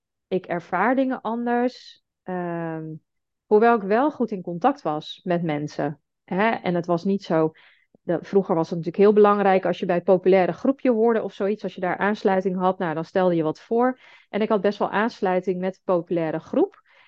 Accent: Heerenveen, Friesland, Netherlands; now in Amsterdam, Netherlands; Ik woon in Amsterdam. Ik kom oorspronkelijk uit Heerenveen.

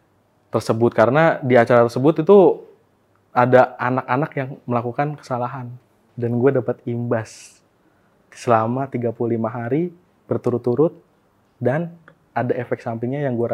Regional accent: Bogor, West Java, Indonesia; moved away; also born or lived in Gunung Kidul; gue itu pindahan ya Bang ya, dari Bogor Jawa Barat ke Gunung Kidul, pindahan sekolah Bang.

